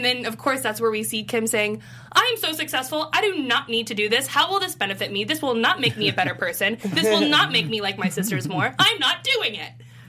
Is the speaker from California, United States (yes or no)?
no; Texas, United States; I'm from Texas, so